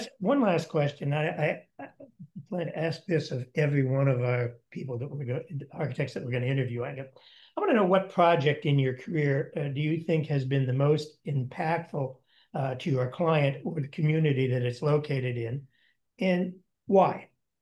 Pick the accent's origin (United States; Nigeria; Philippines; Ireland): United States; Northeast; I'm from the Northeast